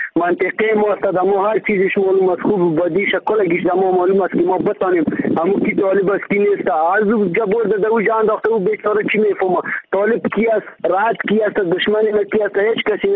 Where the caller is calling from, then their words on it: Kunduz, Afghanistan; از ولایت قندوز تماس گرفتیم. در ولایت ما خیلی جنگ است